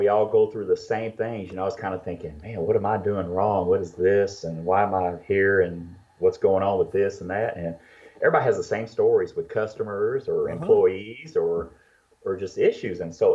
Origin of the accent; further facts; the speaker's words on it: Lockhart, Texas, United States; I came from Lockhart, where I thought, here, growing up, everybody had secrets and everybody didn't like each other in barbecue.